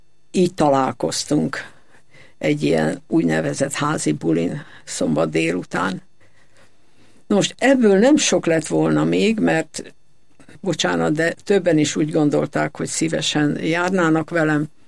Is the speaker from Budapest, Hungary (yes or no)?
yes; Budapest, Hungary; Én Budapesten születtem, és azóta is itt élek.